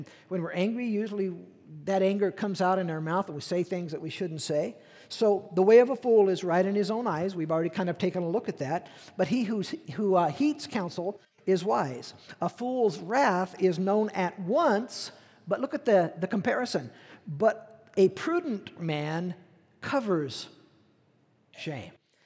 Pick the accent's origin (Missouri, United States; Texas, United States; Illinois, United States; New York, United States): Missouri, United States; I come from Missouri. Missouri people are a little weird